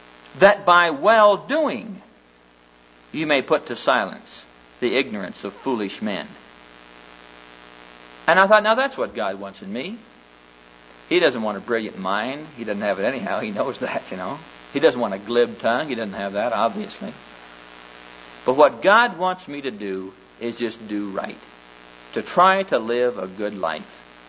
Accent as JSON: {"language": "English", "town": "Neola", "region": "Iowa", "country": "United States"}